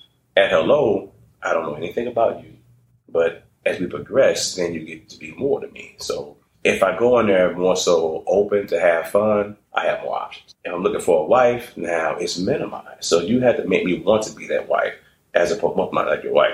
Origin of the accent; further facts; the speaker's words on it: St. Louis, Missouri, United States; now in Dallas, United States; I'm a podiatrist. I'm originally from St. Louis, and I've been in Dallas about 3 years now.